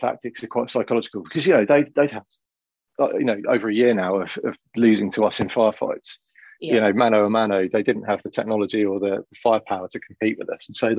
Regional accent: West Midlands, United Kingdom; I grew up in Shropshire, which is obviously it was quite a pivotal county in the Middle Ages, and there's castles everywhere and ruins all over the place.

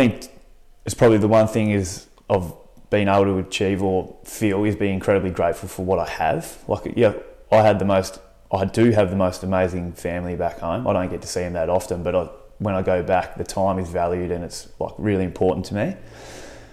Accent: Tasmania, Australia; I think it certainly makes you incredibly humble.

